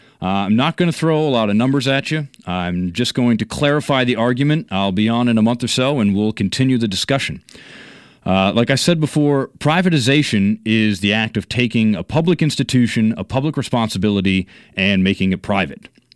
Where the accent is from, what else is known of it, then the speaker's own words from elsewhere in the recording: Maine, United States; I'm from Maine. I have a liberal arts degree, in political science, and I attended the University of Southern Maine for economics and mathematics.